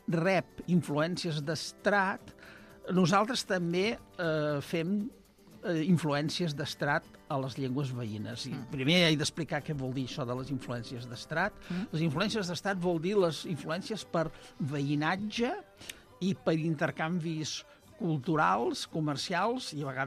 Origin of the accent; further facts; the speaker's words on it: Catalonia, Spain; cuic o cuit, que és com se deia quan jo era petit al Camp de Tarragona